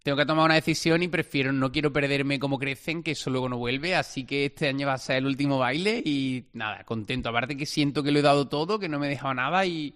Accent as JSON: {"language": "Spanish", "town": "Córdoba", "region": "Andalusia", "country": "Spain", "said": "yo soy de Córdoba capital, que Córdoba no es una ciudad muy grande."}